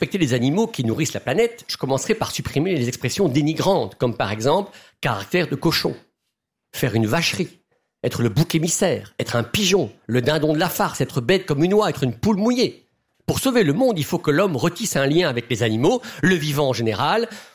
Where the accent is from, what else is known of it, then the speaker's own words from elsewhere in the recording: Belgium; Chez nous, en Belgique, le Covid a poussé les gens à acheter au circuit court.